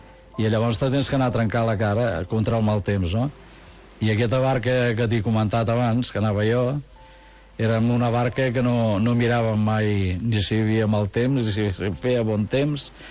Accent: Tarragona, Catalonia, Spain; Mira, jo sóc del Serrallo, ja ho saps

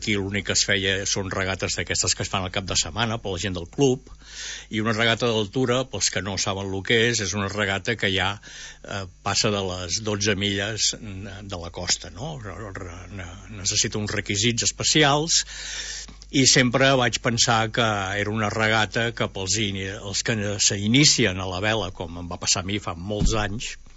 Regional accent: Sabadell, Catalonia, Spain; also born or lived in Cuba; No, jo sóc de Sabadell.

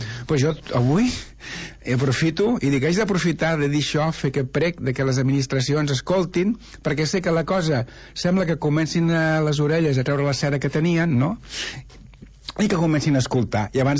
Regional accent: Catalonia, Spain; jo sé que soc del Penedès

